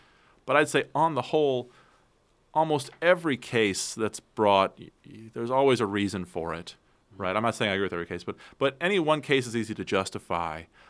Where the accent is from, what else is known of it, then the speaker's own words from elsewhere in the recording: Iowa, United States; people like my home state Attorney General Tom Miller in Iowa